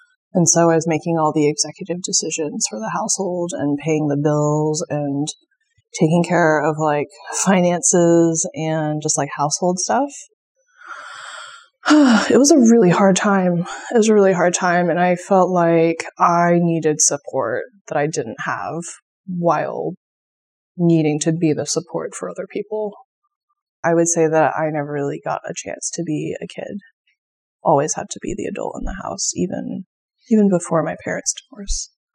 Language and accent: English; Seattle, Washington, United States; born there; I was born here in Seattle. My parents are first generation.